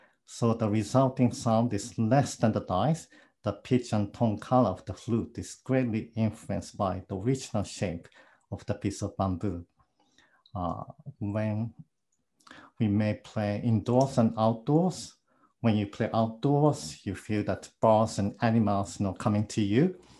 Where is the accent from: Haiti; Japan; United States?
Japan; English is a second language; now in Hong Kong; from Japan, but I live in Hong Kong.